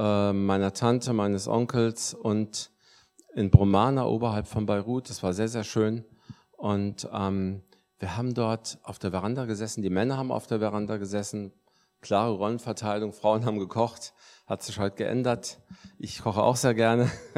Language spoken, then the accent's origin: German; Germany; also born or lived in Lebanon; meine Eltern sind Palästinenser. Ich komme aus dem Libanon. Gebürtig, aber bin seit dem dritten Lebensjahr hier schon in Deutschland. Deswegen merkt man das eigentlich überhaupt nicht mehr.